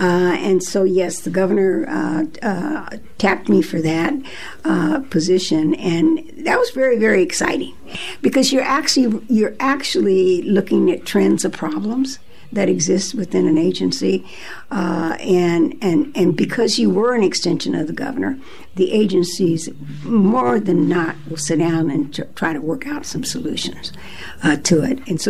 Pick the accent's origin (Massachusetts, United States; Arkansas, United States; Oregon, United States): Oregon, United States; Portland; also born or lived in Topeka, Kansas; I was born in Topeka, Kansas. I am the youngest of six children. In other words, my brothers and sisters say I'm the baby. And I grew up in Portland, Oregon, with my parents. We came to Oregon during the shipyards